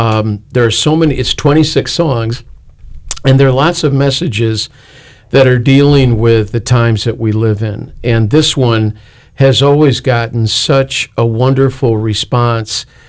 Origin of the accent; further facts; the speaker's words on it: Chicago, Illinois, United States; I grew up in Chicago, so this was personal.